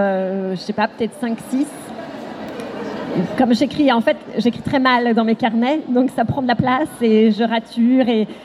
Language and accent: French; Fontenay-le-Comte, Pays de la Loire, France; je suis à Fontenay-le-Comte, là d'où je viens.